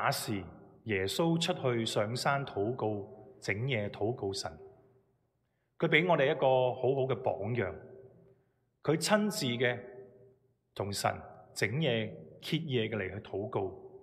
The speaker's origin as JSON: {"language": "Cantonese", "country": "China", "said": "在我们中国人的传统里面"}